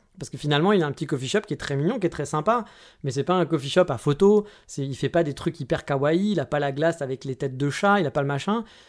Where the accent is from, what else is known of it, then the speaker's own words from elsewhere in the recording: France; blanc, bleu, rouge, oui, on est français, monsieur